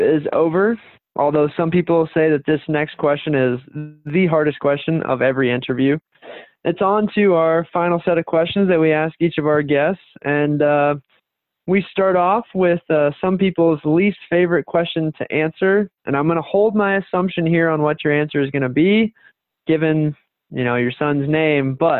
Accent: Southeast, United States; growing up in the Southeast, well, historically we would have, you know, striped bass runs, but the major watershed closest to me, the Savannah River watershed, had various dams along it

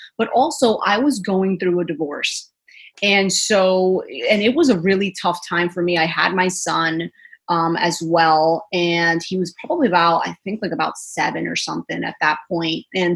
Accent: Jersey City, New Jersey, United States; So I grew up in Jersey City, New Jersey.

